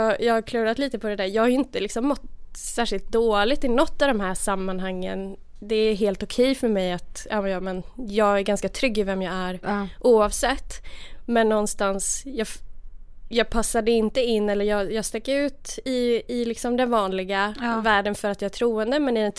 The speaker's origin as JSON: {"language": "Swedish", "region": "Värmland", "country": "Sweden", "said": "jag kom ju då från Värmland där jag var så här, lite så här udda frikyrkounge tänker jag."}